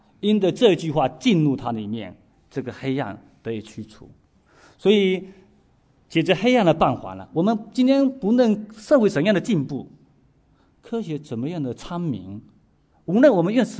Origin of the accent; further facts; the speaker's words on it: China; 就好像我们中国人啊